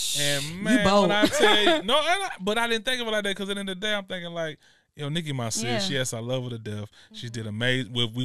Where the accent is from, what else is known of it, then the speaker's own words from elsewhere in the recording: Atlanta, Georgia, United States; I'm from Atlanta.